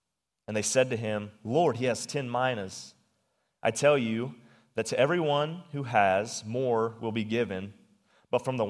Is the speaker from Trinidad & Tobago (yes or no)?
no; Wathena, Kansas, United States; also born or lived in St. Joseph, Missouri; So I was born right here in St. Joseph, Missouri, in the late 1900s. And after about 3.5 years, my parents bought a home in a rural area in a town called Wathena. Now, Wathena is right across the bridge over in Kansas